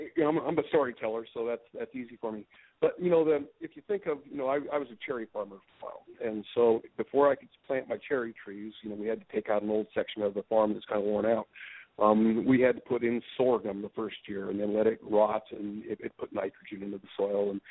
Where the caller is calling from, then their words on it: Portland, Oregon, United States; I'm in Portland today, Portland, Oregon.